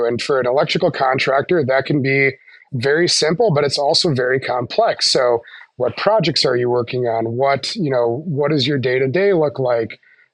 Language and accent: English; Moorhead, Minnesota, United States; I grew up in Minnesota. I'm born and raised. I grew up in Moorhead, Minnesota. I was a spud, you know, grew up.